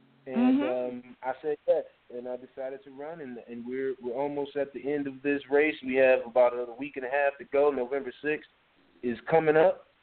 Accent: Detroit, Michigan, United States; I'm from Detroit, Michigan, and I tell people, you know, I went to high school in a little town called Beverly Hills, Michigan.

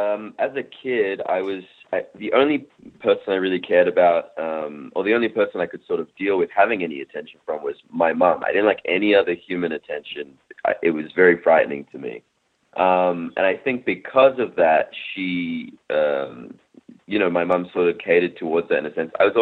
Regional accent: Australia; I didn't know any different. So it was lovely. It was a lot of fun.

